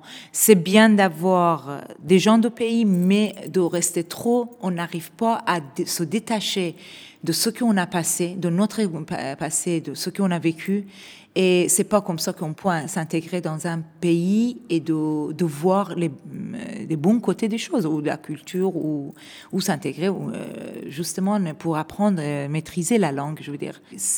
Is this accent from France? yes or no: no; southwest, Iran; French is a second language; je viens du sud d'Iran, sud-ouest, et c'est côté Irak, c'est la région de pétrole, la région de guerre et la région de problèmes.